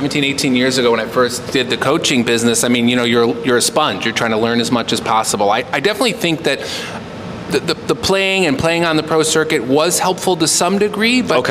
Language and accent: English; Ohio, United States; I graduated in 1995, so I was a kid from Ohio.